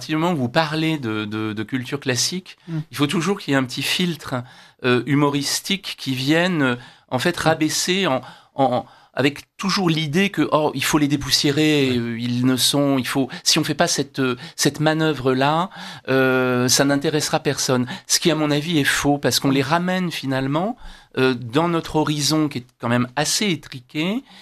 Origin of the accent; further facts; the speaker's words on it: France; parce que chez nous, en France